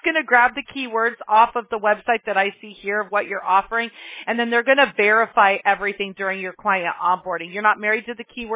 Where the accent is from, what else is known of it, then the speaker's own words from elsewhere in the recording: Apple Valley, California, United States; I'm familiar. I grew up in Apple Valley.